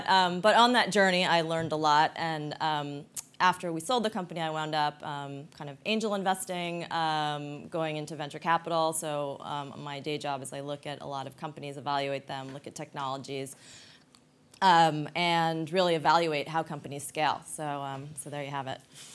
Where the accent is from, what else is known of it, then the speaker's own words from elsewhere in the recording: New York, United States; now in San Francisco, United States; I live in San Francisco mostly. I'm from New York, and I spend a lot of time in London.